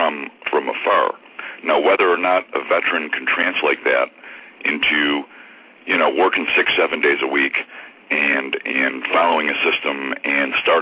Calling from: Cleveland, Ohio, United States; The rock and roll capital of the world, Cleveland, Ohio.

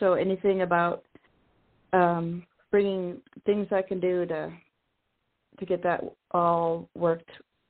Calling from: Washington, United States; I'm calling from Washington State.

